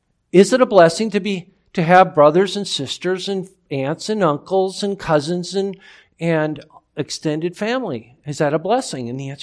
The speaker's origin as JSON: {"language": "English", "region": "Michigan", "country": "United States", "tie": "born or raised there", "said": "I was traveling from Michigan, where I grew up, to California"}